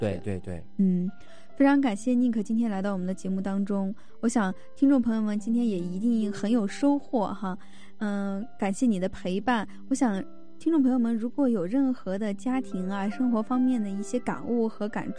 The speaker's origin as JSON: {"language": "Chinese", "country": "China", "said": "特别是我们中国人好像这种信任建立在这种相互之间的传播哈"}